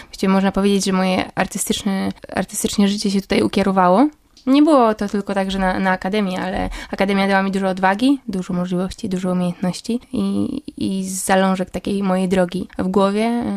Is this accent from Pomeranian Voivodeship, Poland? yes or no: yes; Pomeranian Voivodeship, Poland; now in Bydgoszcz, Poland; W Lęborku, najbliżej w sumie właśnie tej mojej rodzinnej miejscowości.